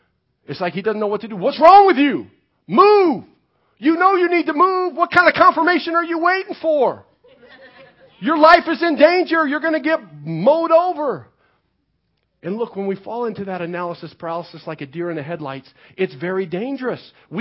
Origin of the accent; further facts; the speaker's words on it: Midwest, United States; I grew up in the Midwest. I'll tell this story really quick.